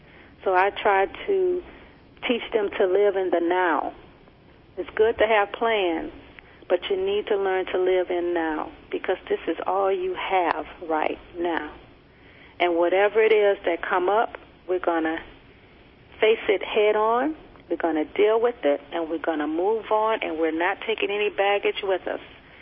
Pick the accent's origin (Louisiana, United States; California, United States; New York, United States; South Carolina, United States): Louisiana, United States; Baton Rouge; Baton Rouge, Louisiana.